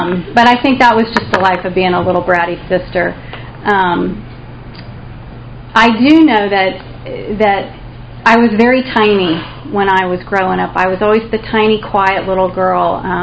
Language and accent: English; Florida, United States; also born or lived in Connecticut; I started out, I was born in Connecticut, and when I was five, we moved down to South Florida.